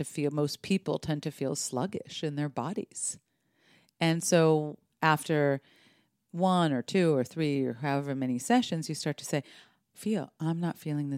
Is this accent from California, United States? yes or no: yes; Los Angeles, California, United States; I grew up in Los Angeles and was kind of around.